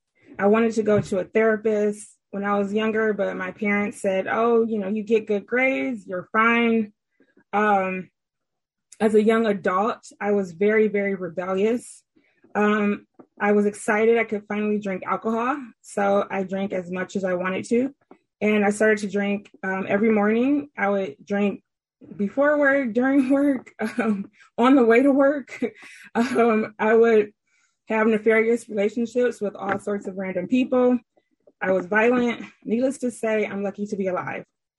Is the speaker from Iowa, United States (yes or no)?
no; Detroit, Michigan, United States; there was just a mom, dad, me, and my brother, and a dog, and I'm from Detroit, Michigan.